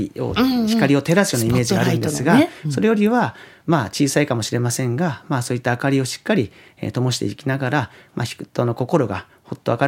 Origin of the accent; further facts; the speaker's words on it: Fukuoka, Japan; 結果生まれ故郷の福岡に戻った時にこの独特なアジアのこう匂いといいますか、空気感がやはり良くて